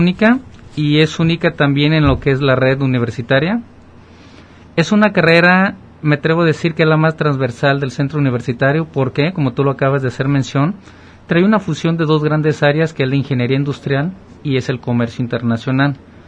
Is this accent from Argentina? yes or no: no; Mexico; estándares internacionales que también nosotros como mexicanos pedimos